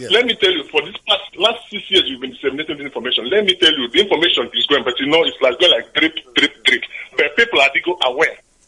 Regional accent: Switzerland; English is a second language; I'm from Switzerland, okay?

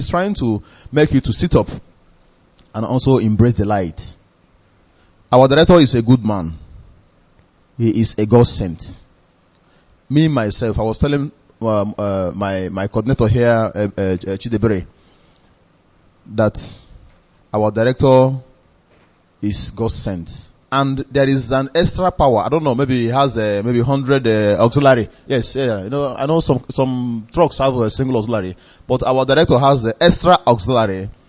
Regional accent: Ohaji Egbema, Imo, Nigeria; I am from Ohaji Ebema, LGA of Biafra Land, Imo State.

